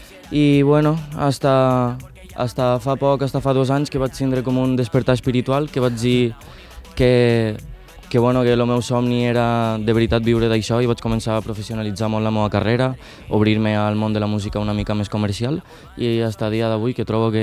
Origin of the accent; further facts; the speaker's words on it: Tortosa, Catalonia, Spain; sóc un jove de 26 anys, d'aquí de la zona de Tortosa